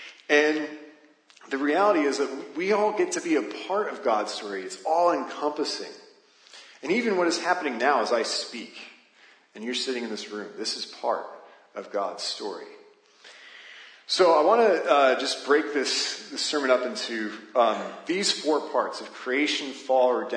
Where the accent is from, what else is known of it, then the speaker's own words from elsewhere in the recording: Arizona, United States; I'm from Arizona. I grew up there.